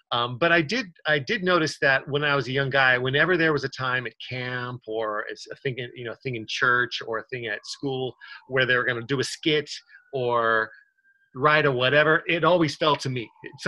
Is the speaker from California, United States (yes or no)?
yes; California, United States; I grew up in Orange County.